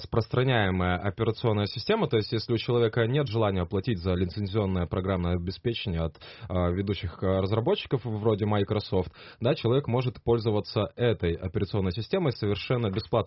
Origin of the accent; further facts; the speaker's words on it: Kerch, Crimea, Ukraine; Значит, новости с моей малой родины. Запасов воды в Керчи хватит на полгода.